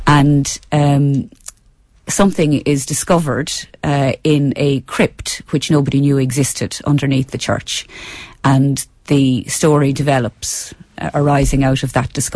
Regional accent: Leinster, Ireland; also born or lived in Inishowen; And I'm a Midlander. I grew up in Laois, which is the only county in Ireland that doesn't touch a county that touches the sea. So it's the most Midland county. So when I was living in Inishowen

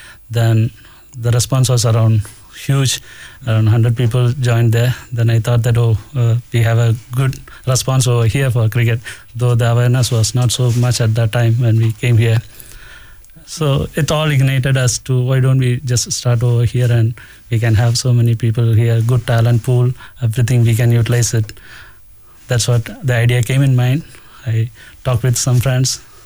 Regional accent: Singapore; I came from Singapore where I used to play cricket, and basically I'm coming from a cricket loving nation where cricket is a religion there.

